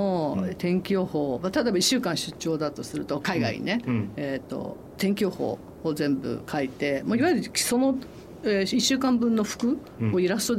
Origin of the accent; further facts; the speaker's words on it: Yokohama, Kanagawa, Japan; そのすぐ近くに住んでたホテル、ニューグランドホテルって横浜の、はい、横浜育ちなんですけど